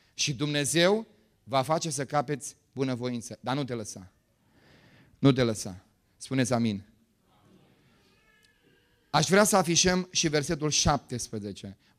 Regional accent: Bucharest, Romania; Eu sunt din București

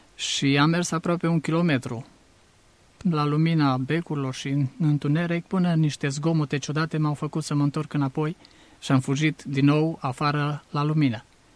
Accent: Baia Mare, Maramureș County, Romania; M-am născut la Baia Mare și primii ani din viață i-am crescut pe șantier, printre mașini, șanțuri și alte lucruri care sunt legate de o exploatare mineră

